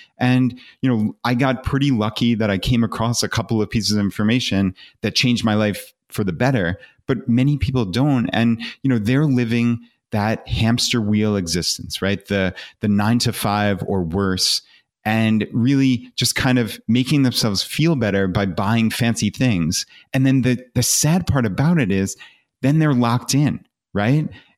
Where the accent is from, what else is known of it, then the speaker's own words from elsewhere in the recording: Long Island, New York, United States; So we grew up on Long Island, New York, which suburb of New York City, and that was all we knew. We lived there our whole lives.